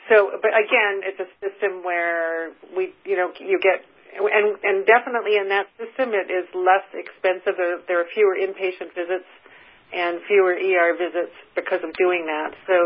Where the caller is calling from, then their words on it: Seattle, Washington, United States; I'm calling from Seattle